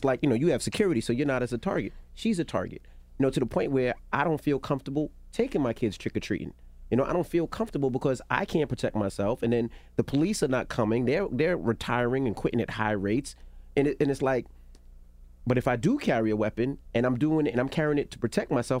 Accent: New York, United States; my problem with New York is, and I was born and raised in New York, my father's a retired police officer

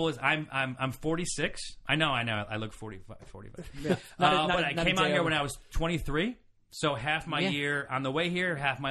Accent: Syracuse, New York, United States; I needed to get out of New York. I grew up in Syracuse, close enough to New York City, not really the same thing.

